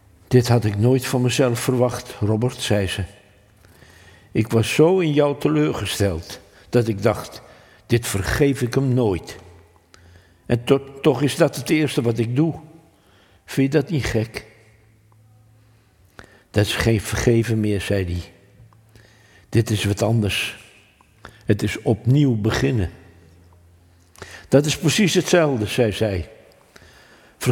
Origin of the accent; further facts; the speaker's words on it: North Holland, Netherlands; accent: plat Amsterdams; Nou ja, ik praat enigszins plat Amsterdams.